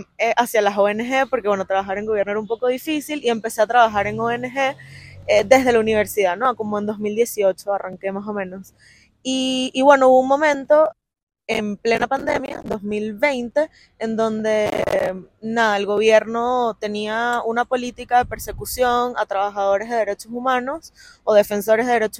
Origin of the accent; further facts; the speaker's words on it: Caracas, Capital District, Venezuela; moved away as an adult; now in Bogotá, Colombia; soy venezolana de Caracas y me mudé a Colombia, a Bogotá, hace casi 3 años. ¿Quién soy? Bueno, soy una chama, como decimos nosotros, de 29 años.